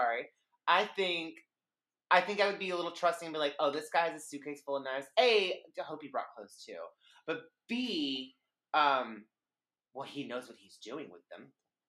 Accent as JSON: {"language": "English", "region": "Alabama", "country": "United States", "tie": "born or raised there", "said": "But where I grew up in Alabama, on the river. There were wild pigs in our backyards, and they were mean as fuck."}